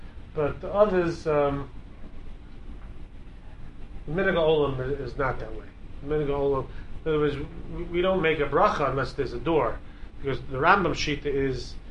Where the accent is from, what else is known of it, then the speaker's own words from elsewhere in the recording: Brighton Beach, New York, United States; I grew up in Brighton Beach. That's where I grew up as a little kid. And then we moved to Flatbush. in 1969, we moved to Flatbush. So Brighton Beach was a smaller place, and Flatbush was a bigger place.